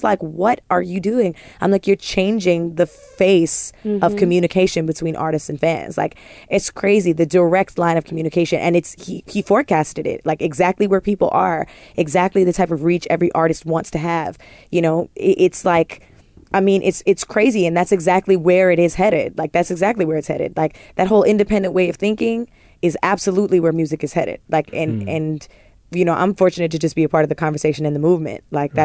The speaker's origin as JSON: {"language": "English", "country": "Canada", "lives_now": "United States", "said": "I'm Canadian"}